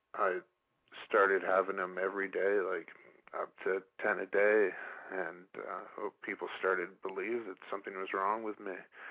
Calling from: Vermont, United States; I'm calling from Vermont.

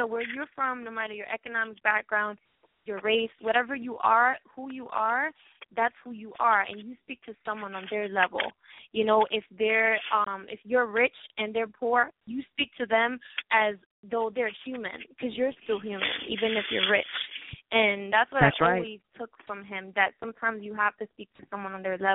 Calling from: Queens, New York, United States; I'm calling from Queens.

